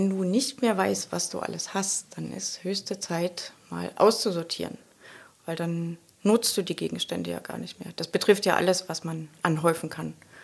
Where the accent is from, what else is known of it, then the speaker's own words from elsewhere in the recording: Dresden, Saxony, Germany; Ich komme ja aus Dresden, da stolperst du ja nur so über Kunst.